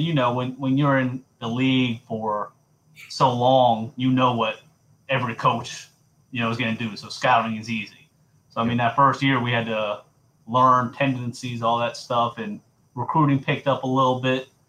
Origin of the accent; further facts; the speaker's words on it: Charlotte, North Carolina, United States; I grew up in Charlotte, South Charlotte.